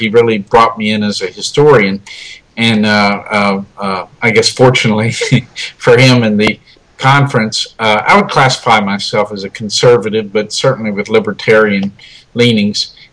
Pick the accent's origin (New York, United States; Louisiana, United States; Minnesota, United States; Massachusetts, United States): Louisiana, United States; Well, I'm originally from Louisiana, which is where I teach now.